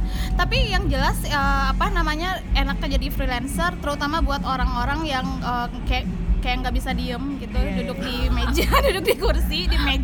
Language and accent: Indonesian; Sungai Penuh, Jambi, Indonesia; Orang aslinya orang Kerinci, orang Sungai Penuh.